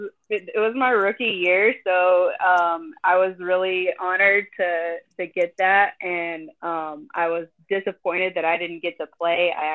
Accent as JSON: {"language": "English", "region": "Texas", "country": "United States", "tie": "born or raised there", "said": "So I, you know, I grew up in West Texas, in a very rural area."}